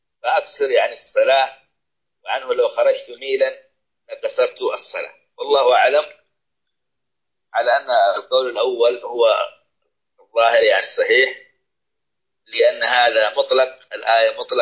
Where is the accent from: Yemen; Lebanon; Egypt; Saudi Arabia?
Saudi Arabia